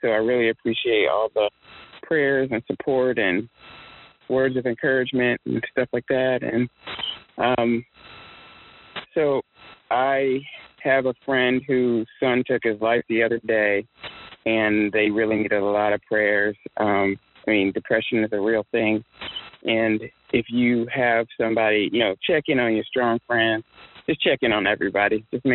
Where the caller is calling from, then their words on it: Lakewood, Washington, United States; I am chiming in from Lakewood, Washington, and I am grateful for many, many things.